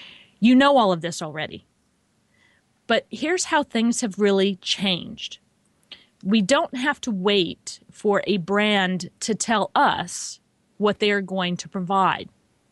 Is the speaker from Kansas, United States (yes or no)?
yes; Kansas, United States; And I was growing up in Kansas. The Wizard of Oz was a really big deal there.